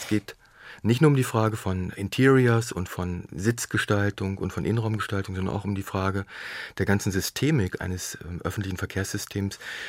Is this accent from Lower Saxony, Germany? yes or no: yes; Lower Saxony, Germany; Ich bin auf dem Land groß geworden. Gerade übrigens auch in der VW-Region. Im Niemandsland zwischen Peine, Salzgitter, Braunschweig und Wolfsburg. Rübenwüste eigentlich.